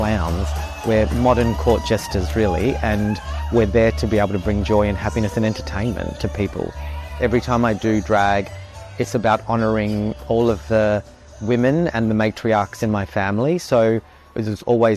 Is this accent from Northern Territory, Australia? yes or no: yes; Darwin, Northern Territory, Australia; I'm a proud Iwadjuh Mulluk Mulluk and Torres Strait Islander queer man. Growing up in Darwin